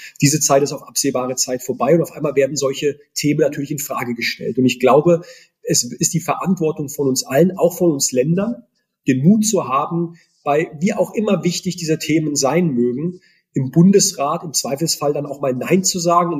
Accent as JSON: {"language": "German", "town": "Heidelberg", "region": "Baden-Württemberg", "country": "Germany", "tie": "born or raised there", "said": "in meiner Heimat in Heidelberg vor wenigen Wochen."}